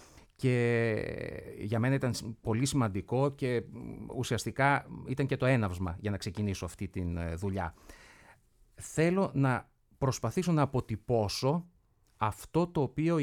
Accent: Missolonghi, Western Greece, Greece; Κατάγομαι από το Μεσολόγγι και είναι τιμή μου.

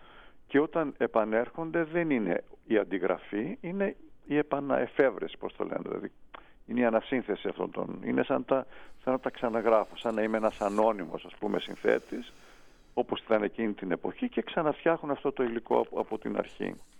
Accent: Crete, Greece; γιατί είμαι από την Κρήτη, γιατί έχω μεγαλώσει σε μια τέτοια κοινότητα

